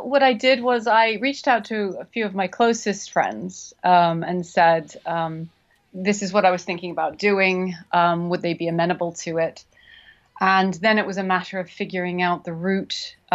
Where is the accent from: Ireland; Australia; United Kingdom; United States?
United Kingdom; England; You know, I'm not gonna stay long, you know, being English, we don't like to trouble people.